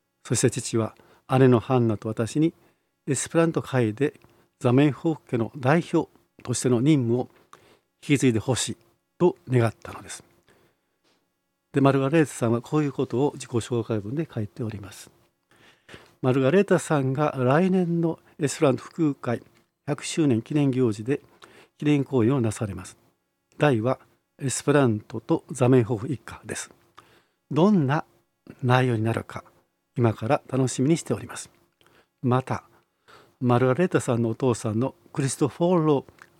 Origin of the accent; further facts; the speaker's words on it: Akashi, Hyogo, Japan; 兵庫県の明石市から参りました、